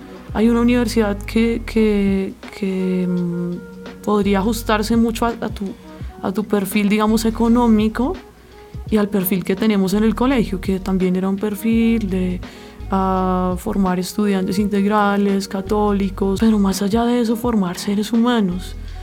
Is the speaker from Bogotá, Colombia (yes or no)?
yes; Bogotá, Colombia; born there; yo nací en Bogotá en el año 1991. Soy la tercera de cuatro hijos de una familia de clase media.